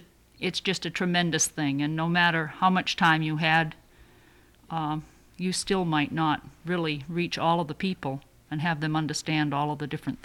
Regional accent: Dillingham, Alaska, United States; and I'm from Dillingham

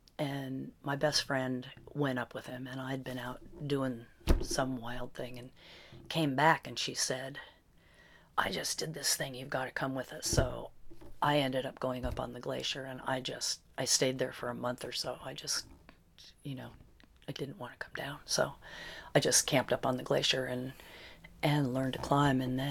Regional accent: New Jersey, United States; You know, growing up in New Jersey, there's not a lot, you know, there are woods, and I spent all the time that I could in the woods

